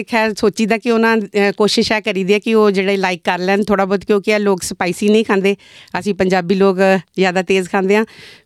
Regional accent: Jandwal, Punjab, India; now in Australia; ਮੇਰਾ ਪਿੰਡ ਜੰਡਵਾਲ ਹੈ, ਮੈਂ ਮਤਲਬ ਇੰਡੀਆ 'ਚ ਪਠਾਨਕੋਟ ਦੇ ਨਾਲ ਹੀ ਕੋਈ 5 ਕੁ ਕਿਲੋਮੀਟਰ ਦੂਰੀ 'ਤੇ ਆ ਪਿੰਡ ਵੱਸਦਾ।

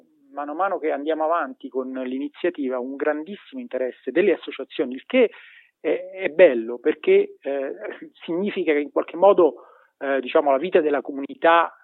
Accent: Pompei, Campania, Italy; io sono campano, quindi come dice il mio diciamo cognome napolitano, sono appunto di Pompei

